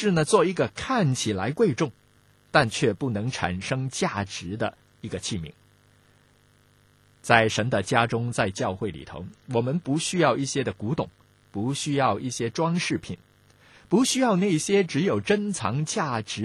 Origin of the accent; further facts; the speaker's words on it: Hong Kong; 咱们香港人呢，就有上茶楼饮茶喝点心的这种的习惯